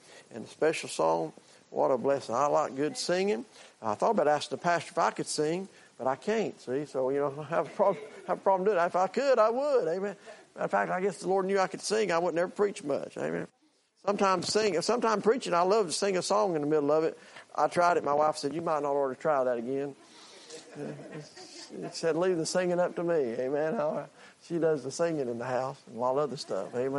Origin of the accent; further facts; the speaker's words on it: Andrews, North Carolina, United States; I was born in Andrews. I'm a North Carolina boy. I sure was born in 1965 in Andrews.